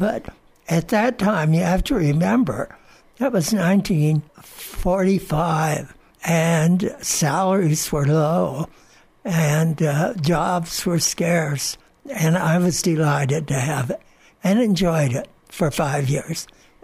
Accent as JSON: {"language": "English", "town": "Chamberino", "region": "New Mexico", "country": "United States", "tie": "born there", "lives_now": "Mesilla, United States", "said": "I was born in Chamberino, New Mexico, which is just down the road. We've always called that home, too. I have two homes, Chamberino and Mesilla, but Mesilla's been my home longer than Chamberino."}